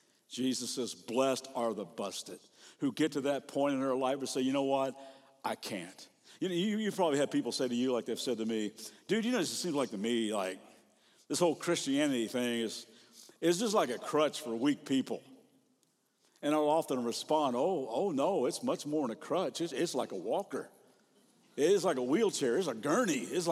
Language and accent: English; Lexington, Kentucky, United States; I grew up in Lexington, Kentucky, horse farm, horse capital of the world.